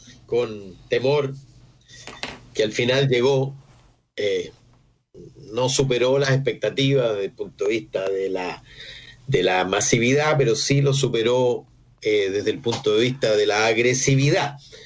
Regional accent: Santiago Metropolitan, Chile; born there; se construyó para el hospital donde yo nací, y cientos de miles y probablemente millones de chilenos

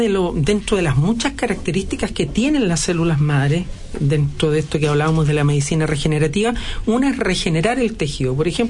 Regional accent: Chile; Tenemos las capacidades, los chilenos, de hacerlo. Yo viajé, aprendí afuera, pero lo aplico en mi país

